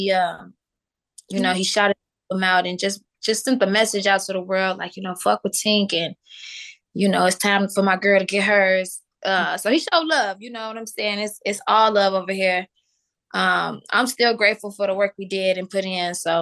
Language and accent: English; Chicago, Illinois, United States; we met, he's from Chicago, I'm from Chicago.